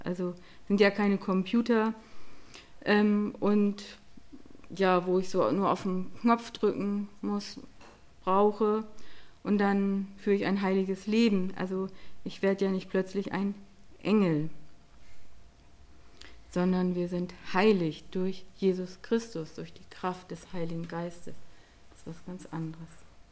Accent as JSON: {"language": "German", "region": "Lower Saxony", "country": "Germany", "said": "trifft man sich in der alten Heimat, also ich komme aus der Lüneburger Heide."}